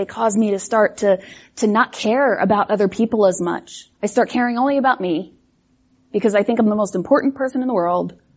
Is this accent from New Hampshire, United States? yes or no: no; Midland, Texas, United States; born there; I was born in Texas, little town, I don't know how little Midland was, but what? 100, not a little town, 100,000 people.